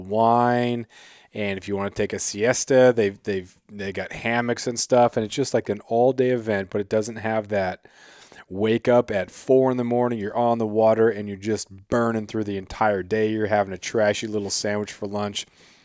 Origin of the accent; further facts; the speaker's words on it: Alaska, United States; I'm a bad Alaskan. I grew up here in Southeast and we always went south during the summer.